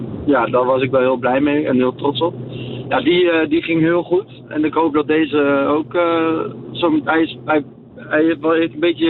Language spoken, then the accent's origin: Dutch; Zwolle, Overijssel, Netherlands; Ik ben 26 jaar, kom uit Zwolle.